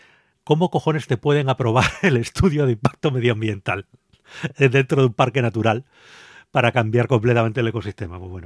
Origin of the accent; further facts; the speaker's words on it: Valdemoro, Community of Madrid, Spain; ha sucedido en mi pueblo, en Valdemoro, así que lo tengo que decir